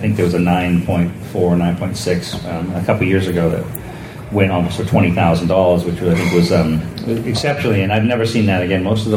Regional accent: Maine, United States; And again, growing up in Maine, we would make on a day off, a buddy of mine that read comics would make a pilgrimage down to Million Year Picnic, which was in central Boston.

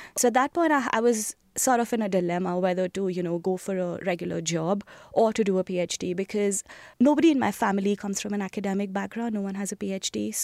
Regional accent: New Delhi, Delhi, India; born there; I was born in India, in the capital, New Delhi.

